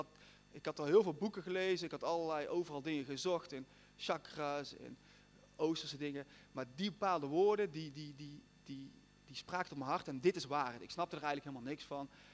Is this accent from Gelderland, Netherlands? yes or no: no; Oirschot, North Brabant, Netherlands; Ik ben opgegroeid in Oorschot, dat is een klein dorpje hier vlakbij, in een heel fijn, mooi gezin.